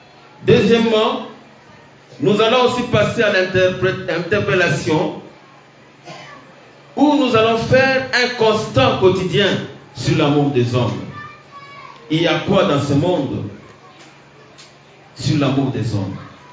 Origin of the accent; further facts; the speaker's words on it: DR Congo; Mais un fils, chez nous, en République démocratique du Congo, la majorité juridique commence à 18 ans